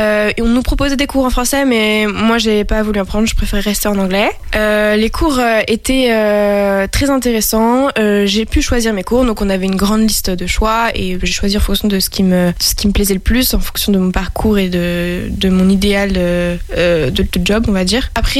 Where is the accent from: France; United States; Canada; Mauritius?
France; Nantes, Pays de la Loire; Je suis originaire de Nantes et en ce moment, je suis en stage